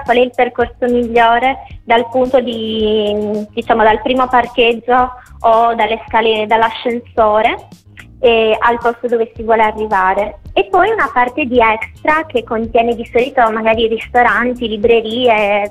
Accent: Milan, Lombardy, Italy; noi siamo di Milano, quindi abbiamo iniziato da quello che c'era più vicino

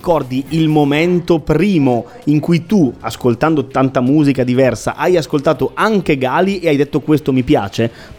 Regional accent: Bergamo, Lombardy, Italy; Io sono di Bergamo

